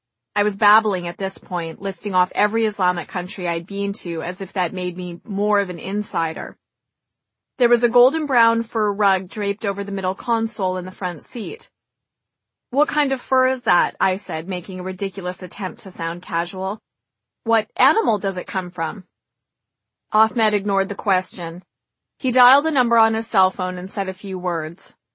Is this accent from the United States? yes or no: no; Canada; I told him I was from Canada, a place where many Somalis had come to live.